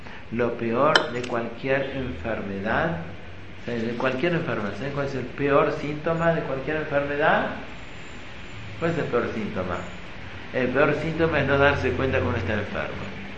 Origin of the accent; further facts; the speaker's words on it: Argentina; born there; Yo no soy argentino. Nací en Argentina, sí. No soy argentino, la esencia argentina.